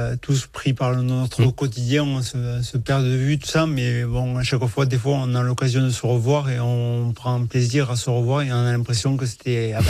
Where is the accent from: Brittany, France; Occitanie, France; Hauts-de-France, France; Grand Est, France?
Occitanie, France; Fronton; que tu as dit que j'étais originaire de Fronton. Alors, pour dire la vérité, j'étais sans licence à Fronton. J'avais 5 ans.